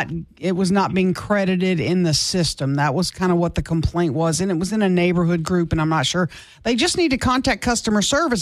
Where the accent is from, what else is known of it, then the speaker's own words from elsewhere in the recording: Baton Rouge, Louisiana, United States; now in Shreveport, United States; I came from Baton Rouge where the water's real soft and it tasted good.